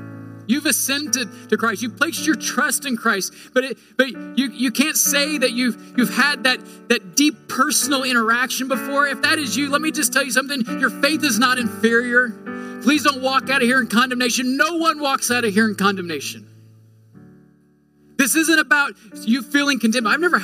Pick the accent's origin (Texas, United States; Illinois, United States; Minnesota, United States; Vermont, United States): Illinois, United States; I'd never seen UVA. I grew up in Illinois.